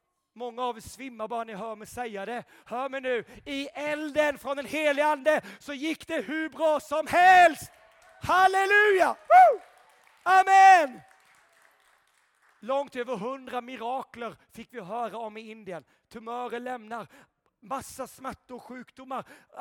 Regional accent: Småland, Sweden; Jag var en svensk från Småland. Mamma och pappa kom från bondesamhällen, Rudu och Femtinge.

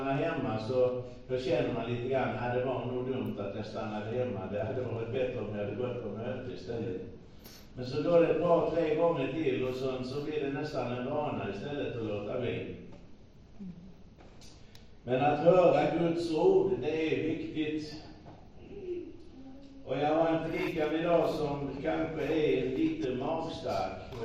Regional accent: Uppsala, Uppsala County, Sweden; moved away as an adult; also born or lived in United States; jag har bott i Amerika i 20 år och jag har aldrig längtat hem.

